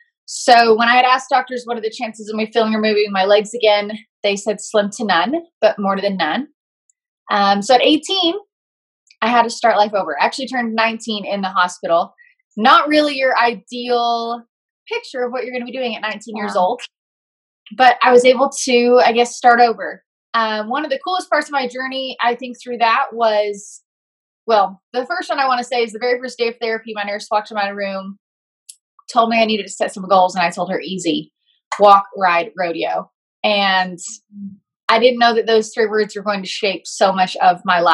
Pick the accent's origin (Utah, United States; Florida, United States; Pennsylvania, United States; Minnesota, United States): Utah, United States; also born or lived in California; At seven, we moved to Utah from California. And I told my dad I would only move if he bought me a Palomino Barrel horse when we got there.